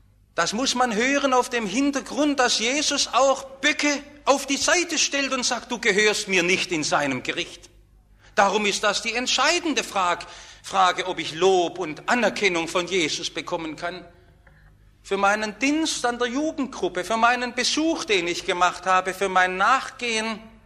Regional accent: Stuttgart, Baden-Württemberg, Germany; Ich bin aufgewachsen im Stuttgarter Westen

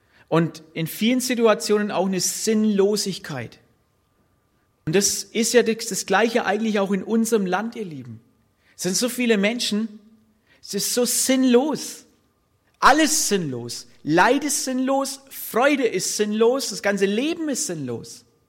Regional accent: Bavaria, Germany; ich bin ein Franke, deswegen sage ich beten.

